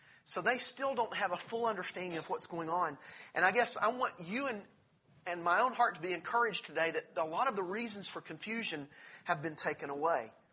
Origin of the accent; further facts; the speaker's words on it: the South, United States; accent: southern; I've realized that in my southern accent, sometimes things need to be clarified.